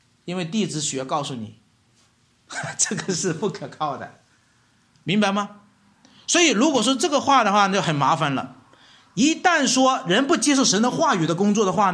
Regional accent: China; 所以我们中国人是很难听别人说自己有罪的

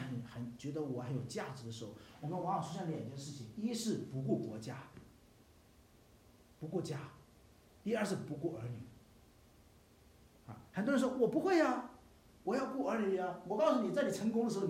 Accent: China; 我们中国人有俗语说苦了自己幸福千万家

